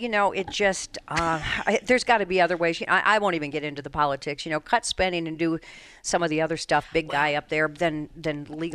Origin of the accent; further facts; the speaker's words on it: Colorado, United States; But it is, I am ashamed of my home state of Colorado.